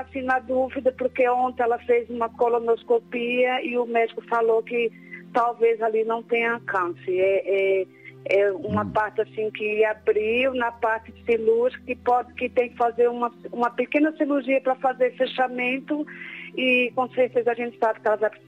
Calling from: São Paulo, Brazil; É de São Paulo.

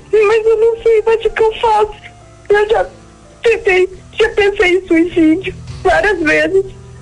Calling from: Paraná, Brazil; Eu sou do Paraná.

